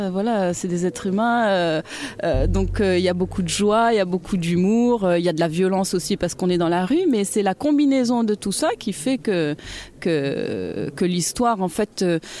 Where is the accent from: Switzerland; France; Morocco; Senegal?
Morocco; moved away; est-ce que j'ai quitté le Maroc définitivement ? Je ne sais pas, peut-être, ou peut-être pas.